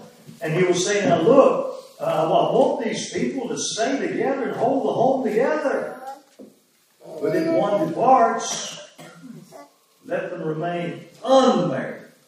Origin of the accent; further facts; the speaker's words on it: United States; When I was growing up in America, it still was.